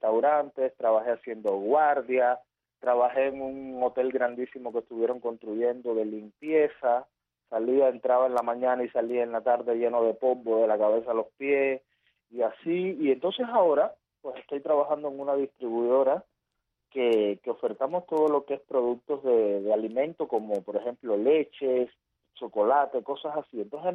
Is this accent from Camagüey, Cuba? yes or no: yes; Florida, Camagüey, Cuba; Yo soy de Florida, Camagüey, de un barrio bien malo.